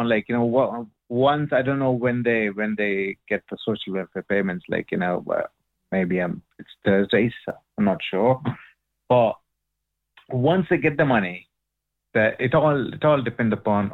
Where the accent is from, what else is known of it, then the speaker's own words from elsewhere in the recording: India; English is a second language; now in Ireland; You see, like, you know, even, you know, I'm coming from India. Rich is richer, and poor is getting poorer.